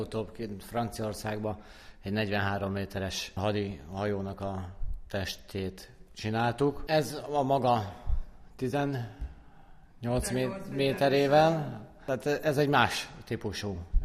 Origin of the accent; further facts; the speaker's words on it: Békés, Hungary; Hát vízi faluban nőttünk föl, a körösök találkozásánál, úgyhogy a víz mindig is közel állt hozzánk.